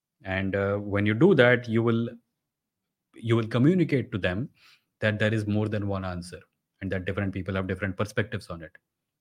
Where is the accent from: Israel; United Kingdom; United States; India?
India; The fact that I come from India